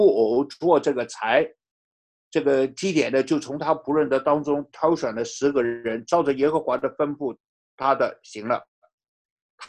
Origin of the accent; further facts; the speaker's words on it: China; 其实我们中国人也是懂礼的啊